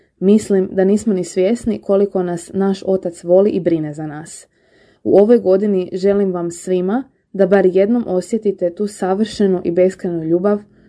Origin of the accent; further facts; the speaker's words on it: Varaždin, Varaždin County, Croatia; dolazim iz Varaždina i studentica sam na Učiteljskom fakultetu u Zagrebu